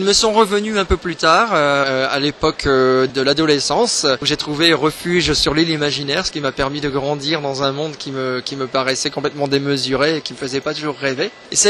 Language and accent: French; Lille, Hauts-de-France, France; moi je suis d'origine flamand et j'ai grandi à Lille